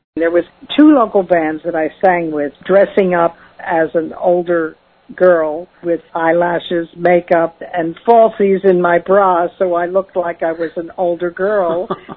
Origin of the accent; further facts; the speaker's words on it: Philadelphia, Pennsylvania, United States; I was born in Philadelphia. My parents were born in Philadelphia. My brothers were born in Philadelphia. My cousins, my aunts and uncles, we are all Philadelphia natives. And just growing up in Philadelphia alone is like growing up in a major song fest.